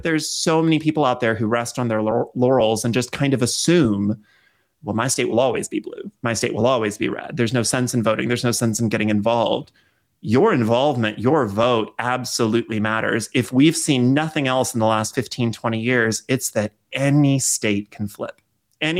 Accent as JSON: {"language": "English", "region": "West Virginia", "country": "United States", "said": "I'm from West Virginia. My book, Verity Vox and the Curse of Foxfire, is about a fictional town in West Virginia."}